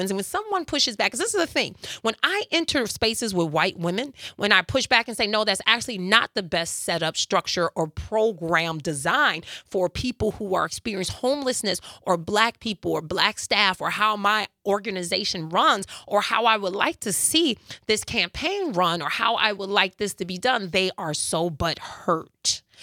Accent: Chicago, Illinois, United States; born or raised there

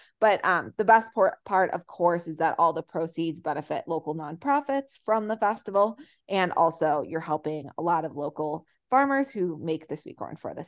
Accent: Chicago, Illinois, United States; because I'm very much from the Chicago area

